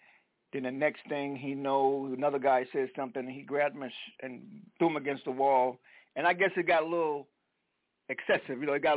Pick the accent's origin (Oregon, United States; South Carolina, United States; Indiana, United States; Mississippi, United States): South Carolina, United States; And growing up in the Jim Crow laws, segregated South Carolina, I probably, you know, I have a little something in my heart.